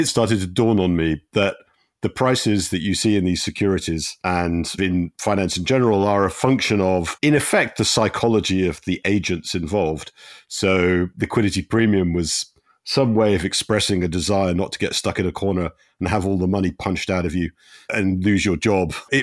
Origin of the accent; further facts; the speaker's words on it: North West England, United Kingdom; I come from Cheshire. My nearest team was Crewe Alexandra, which is not a bad team. But anyway, I did not grow up with football in my blood.